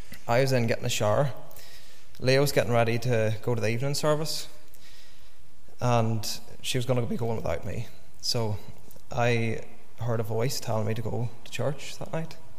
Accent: Florence Court, Northern Ireland, United Kingdom; I grew up outside Enniskillen in a small village called Florence Court.

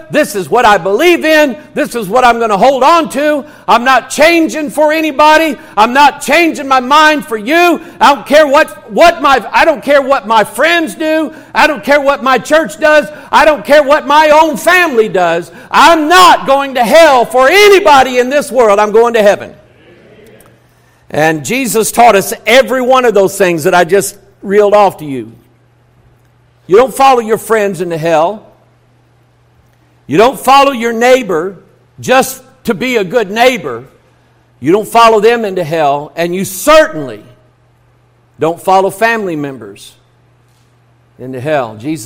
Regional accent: United States; I mention this country because this is my country, this is my home, I'm an American, I love America.

